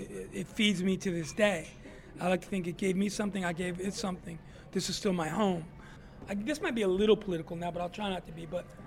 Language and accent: English; Phoenix, Arizona, United States; That's not my Arizona.